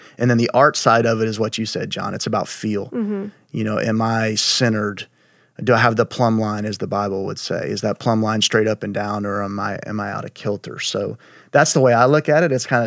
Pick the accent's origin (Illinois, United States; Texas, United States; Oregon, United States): Texas, United States; Houston; He's someone that comes to my mind because I grew up in Houston.